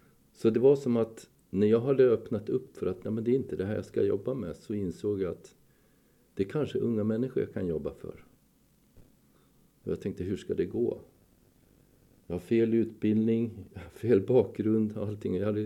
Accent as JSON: {"language": "Swedish", "town": "Visby", "region": "Gotland", "country": "Sweden", "tie": "born or raised there", "said": "Jag är uppvuxen i Visby, en relativt trygg familj och har en bra, vacker miljö på alla sätt."}